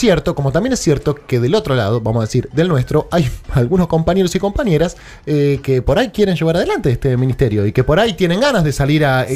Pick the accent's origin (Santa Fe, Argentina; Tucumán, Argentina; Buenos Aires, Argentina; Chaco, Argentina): Buenos Aires, Argentina; no lo digo como porteño o como argentino